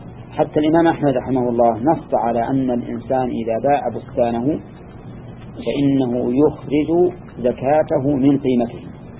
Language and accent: Arabic; Al-Qassim, Saudi Arabia; خصوصا عندنا في القصيم غالبها من الشجر